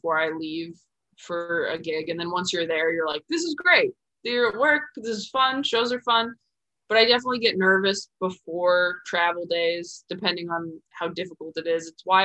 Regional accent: California, United States; I'm from California. So like being back in California just feels very relaxing to me.

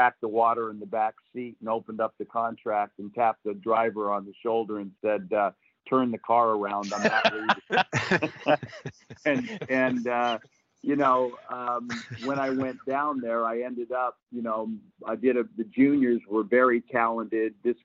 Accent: Victoria, Australia; And you go to China and you walk in there and it's like I'm from Victoria, all that, my background

